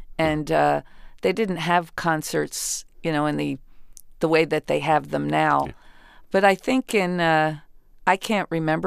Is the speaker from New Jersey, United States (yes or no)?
yes; New Jersey, United States; I'm from South Jersey, so we would have done the 81 to it.